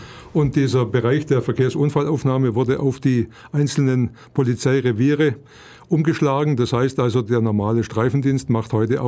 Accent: Ulm, Baden-Württemberg, Germany; Ich bin Ulmer, ich bin gebürtiger Ulmer

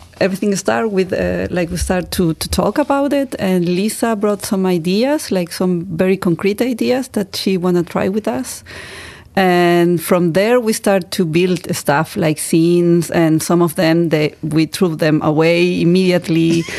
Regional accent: Chile; first language Spanish; German is a second language; ich komme aus Chile.

